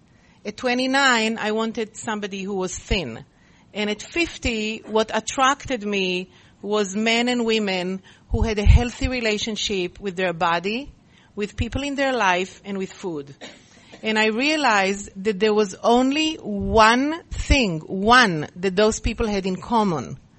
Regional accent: Israel; born there; English is a second language; And I was born in Israel, as you can tell, I guess, by my accent.

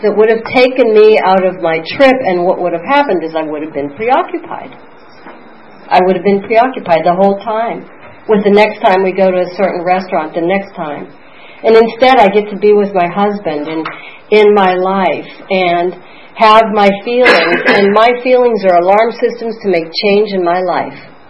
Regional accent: Pennsylvania, United States; So I'm from Pennsylvania, you know.

